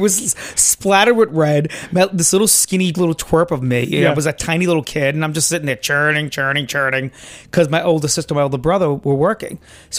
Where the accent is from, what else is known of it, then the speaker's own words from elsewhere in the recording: Brooklyn, New York, United States; Actually, I was born in Sunset Park, but we moved. My family is the Sicilian immigrants. They came here in the early 60s. We moved to Bensonhurst when I was 3 with my family.